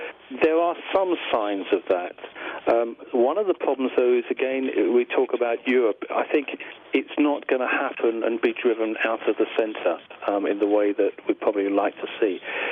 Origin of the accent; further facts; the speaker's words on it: United Kingdom; I'm a Brit, so I know it quite well.